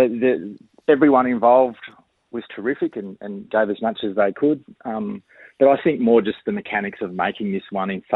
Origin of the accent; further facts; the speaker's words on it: Australia; as an Australian